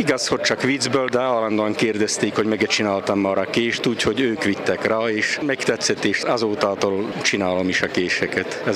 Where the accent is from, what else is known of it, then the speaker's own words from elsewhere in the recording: Hungary; accent: Palóc; Palóc is vagyok. Palóc kiejtést nem lehet eldobni, az megmarad.